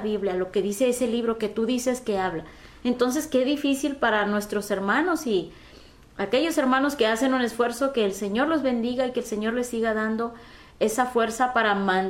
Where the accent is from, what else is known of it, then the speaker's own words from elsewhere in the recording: Mexico; pues yo soy mexicana